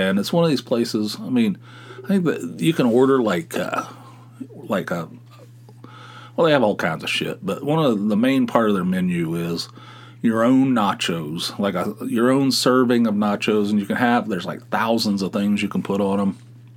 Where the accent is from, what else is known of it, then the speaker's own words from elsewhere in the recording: Pennsylvania, United States; We're from Pennsylvania.